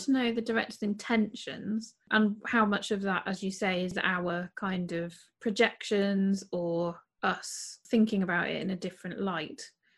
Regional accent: Wales, United Kingdom; because I'm Welsh, if you speak to any Welsh or Irish people, I think we have a generally different view of death.

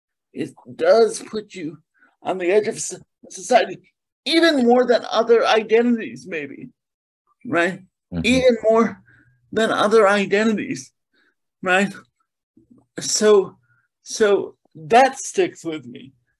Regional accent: West Virginia, United States; also born or lived in Connecticut; now in St. Louis, United States; I grew up first in Connecticut in foster care, right? Similar to what my bio said. Then I got adopted by rich West Virginians.

